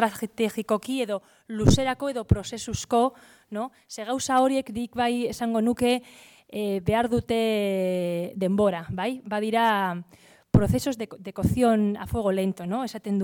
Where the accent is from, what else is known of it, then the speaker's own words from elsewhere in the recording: Basque Country, Spain; ni Bizkaitik nator